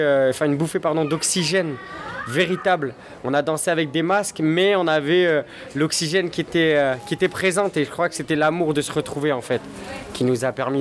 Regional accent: Toulon, Provence-Alpes-Côte d'Azur, France; Je suis originaire de Toulon. En ce moment, je suis beaucoup sur Paris.

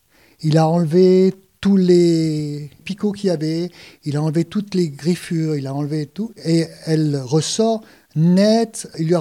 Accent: France; born there; moi, je suis né en 1960 en France.

